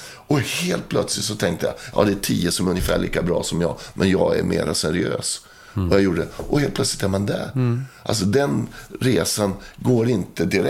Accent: Västerås, Västmanland County, Sweden; Fast jag kommer från Västerås

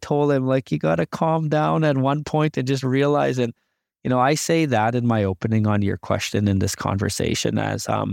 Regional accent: Canada; As an Indigenous person, I love being a Canadian, but I'm also an Indigenous person.

